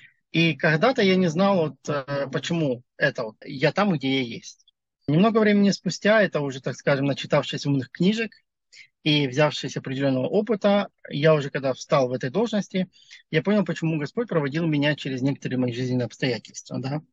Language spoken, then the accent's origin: Russian; Mariupol, Donetsk Oblast, Ukraine; Я из Мариуполя